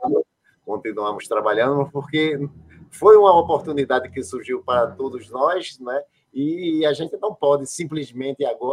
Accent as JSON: {"language": "Portuguese", "town": "Ribeirão", "region": "Pernambuco", "country": "Brazil", "said": "Bom, eu sou de Pernambuco, eu sou da cidade de Ribeirão, né, no estado de Pernambuco, não é Ribeirão Preto, que é muito confundido. É Ribeirão, aqui pertinho do Recife. Fica a 80 quilômetros do Recife, não é?"}